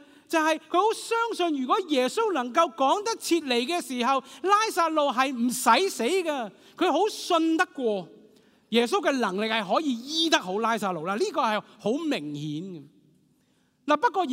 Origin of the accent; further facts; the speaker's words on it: Hong Kong; 就好像今天我们香港人经常说，我都知道我妈是女人